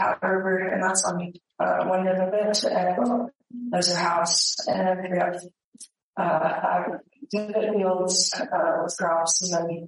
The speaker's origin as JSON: {"language": "English", "town": "Broadus", "region": "Montana", "country": "United States", "tie": "born or raised there", "said": "Broadus, Montana."}